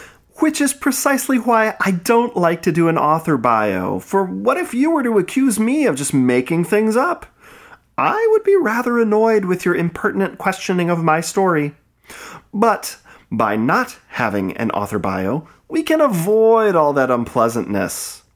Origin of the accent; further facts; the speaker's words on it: Midwest, United States; probably because I'm from the Midwest, and I like treats.